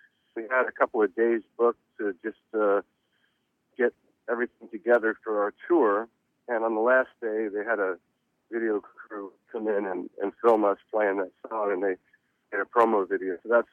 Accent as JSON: {"language": "English", "town": "Reading", "region": "Pennsylvania", "country": "United States", "tie": "born there", "said": "You know, I was born in Reading, Pennsylvania"}